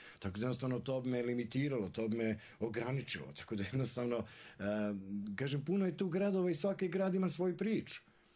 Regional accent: Knin, Šibenik-Knin County, Croatia; born there; also born or lived in Zadar; Ja sam rođen u Kninu, živio u Zadru.

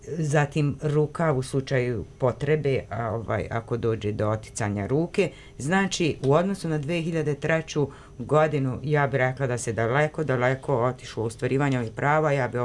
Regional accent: Republika Srpska, Bosnia & Herzegovina; dolazim iz Potkozarja.

